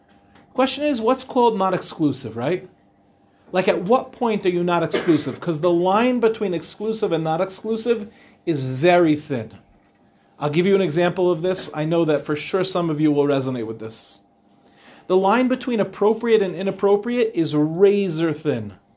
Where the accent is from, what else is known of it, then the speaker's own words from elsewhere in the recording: Far Rockaway, New York, United States; But when I was growing up in Far Rockaway was poor. Far Rockaway was next to Lawrence.